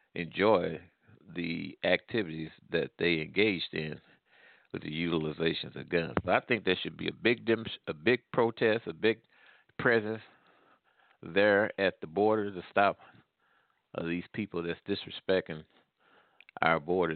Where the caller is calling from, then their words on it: Midwest, United States; calling from the Midwest.